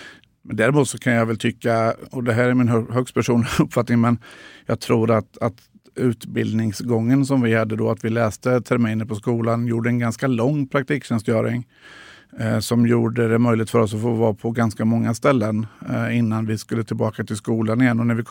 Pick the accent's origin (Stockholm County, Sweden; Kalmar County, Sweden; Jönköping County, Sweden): Jönköping County, Sweden; Tranås; also born or lived in Gothenburg; När vi kom tillbaka från Göteborg så hamnade vi i Tranås och, där jag ju är uppvuxen till stor del.